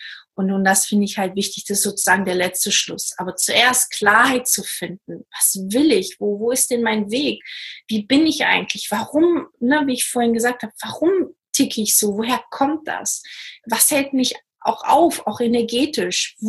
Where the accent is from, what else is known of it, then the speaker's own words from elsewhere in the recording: Portugal; German is a second language; now in Germany; Ich komme zum Beispiel aus Portugal, deswegen kann ich auch so ein bisschen die Unterschiede auch erkennen.